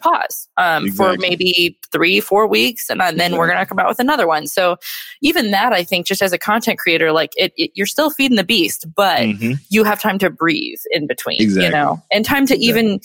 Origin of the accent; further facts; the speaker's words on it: United States; But then how do I also think about this as a citizen and as a American or as a parent?